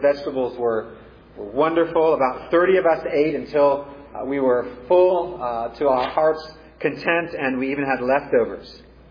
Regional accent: California, United States; I mean, I know I'm from Silicon Valley, Northern California, I grew up a city boy, but this is definitely not going to work.

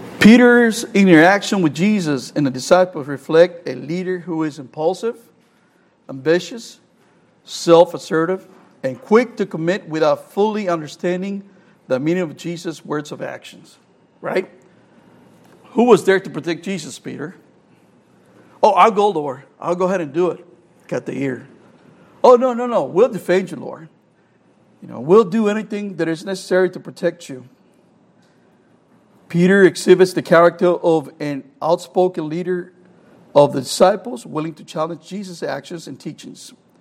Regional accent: El Salvador; English is a second language; When I grew up in El Salvador, I visited a Baptist church that was called the Crown of Christ, La Corona de Cristo.

